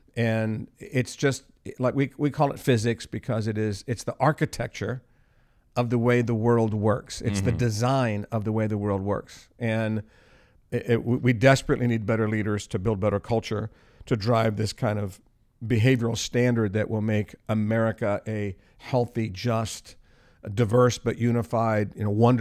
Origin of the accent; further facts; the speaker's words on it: Columbus, Ohio, United States; and I grew up in Columbus, so I went to Ohio State.